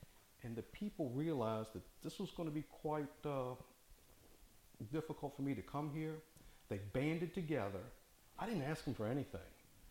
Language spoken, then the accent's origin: English; Farmville, United States; I want to thank also the people in my hometown in Farmville